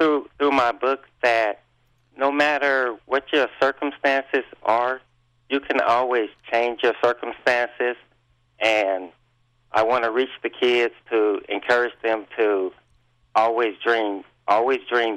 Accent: San Bernardino, California, United States; Yes, I was raised in San Bernardino, California, and my family was into crime and poverty, and crime is how everybody made their living.

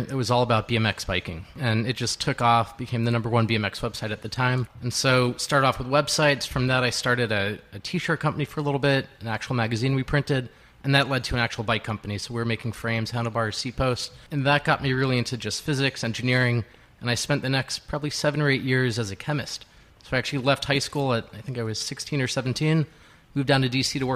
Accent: East Coast, United States; I was growing up on the East Coast. This was out in California.

